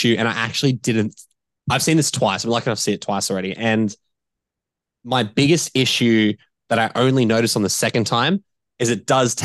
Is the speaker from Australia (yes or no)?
yes; Brisbane, Queensland, Australia; I'm from Brisbane, so we obviously all connected on that level.